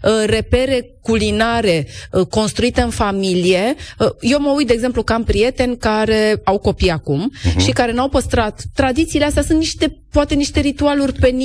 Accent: Negrești, Vaslui County, Romania; Și eu mai de la Negreș Vaslui.

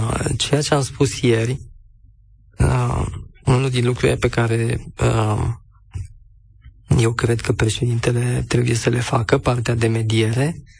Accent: Bucharest, Romania; sunt un bucureștean.

